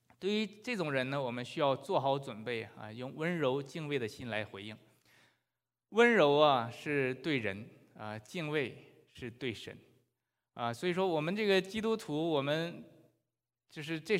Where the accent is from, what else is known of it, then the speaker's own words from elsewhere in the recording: China; moved away; 我和我太太都是从大陆过来的